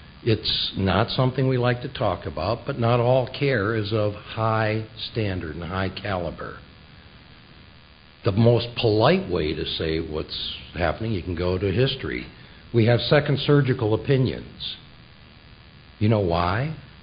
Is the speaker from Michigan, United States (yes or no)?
yes; Michigan, United States; also born or lived in Netherlands; Although I grew up in West Michigan, having been born in the Netherlands, this was nearly home.